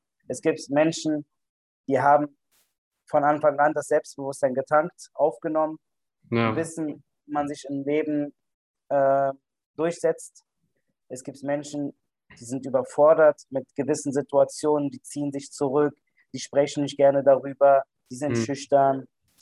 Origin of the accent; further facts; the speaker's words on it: Berlin, Germany; born there; Ich bin 33 Jahre alt. Ich bin in Berlin geboren. Also meine Eltern kommen ursprünglich aus der Türkei. Und das ist vielleicht auch eine Minderheit. Wir sind christliche Türken.